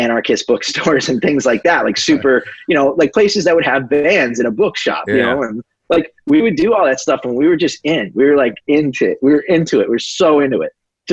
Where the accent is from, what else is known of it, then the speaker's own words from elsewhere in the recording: East Coast, United States; We're from the East Coast. Like, really, we were really from the East Coast, and we cared about nothing but being good.